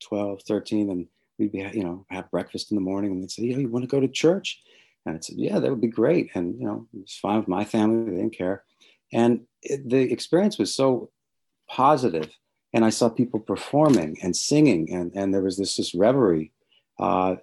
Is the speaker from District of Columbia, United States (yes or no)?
yes; Washington, District of Columbia, United States; I grew up in Washington, D.C., in an atheist family